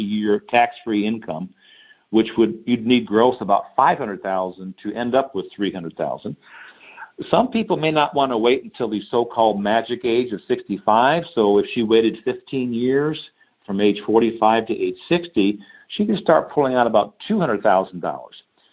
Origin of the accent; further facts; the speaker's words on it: Detroit, Michigan, United States; I'm from Detroit, so, you know, my blood is blue and gold.